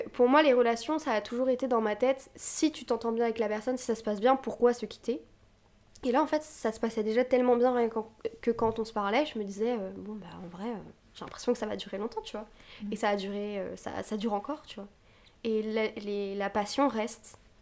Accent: Brittany, France; je viens de Bretagne et dans mes grands-parents habitent dans un petit quartier en Bretagne. Et en fait, ma mère avait une maison à côté.

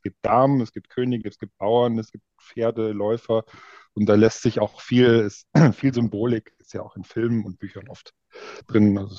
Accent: North Rhine-Westphalia, Germany; now in Berlin, Germany; aus Münsterland, da wo ich herkomme.

